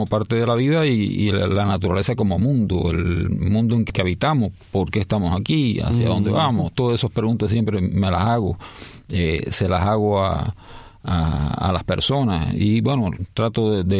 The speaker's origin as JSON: {"language": "Spanish", "town": "Santa Clara", "region": "Villa Clara", "country": "Cuba", "tie": "born there", "also_born_or_lived": "Havana", "said": "Bueno, nací en Santa Clara."}